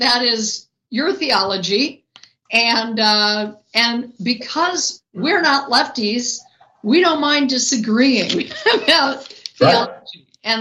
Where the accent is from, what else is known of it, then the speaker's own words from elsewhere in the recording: Colorado, United States; and I'm from Colorado